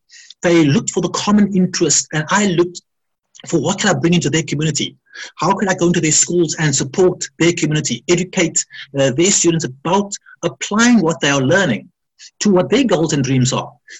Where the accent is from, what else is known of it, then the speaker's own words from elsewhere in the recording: South Africa; So growing up in South Africa with the whole apartheid, people saying, you don't belong here, you can't do this.